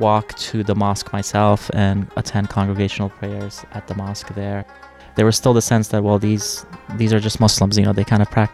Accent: Kabul, Afghanistan; when they found out that I was from Afghanistan and I was born in Kabul

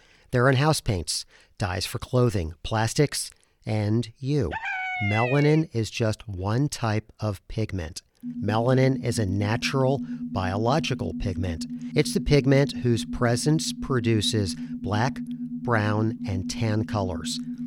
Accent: Columbus, Ohio, United States; I grew up in Columbus, Ohio, and when I was a kid playing outside, I'd sometimes see all-white squirrels in my neighborhood.

